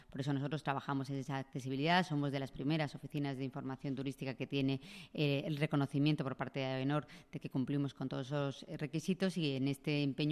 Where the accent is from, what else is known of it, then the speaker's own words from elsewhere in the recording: Madrid, Community of Madrid, Spain; Madrid es una ciudad acogida, lo somos los madrileños